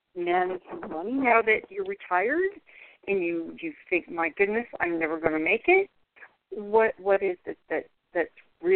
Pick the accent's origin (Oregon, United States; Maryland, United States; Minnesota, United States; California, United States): California, United States; moved away as an adult; We moved here from California. I am a native Californian. I spent my whole life in California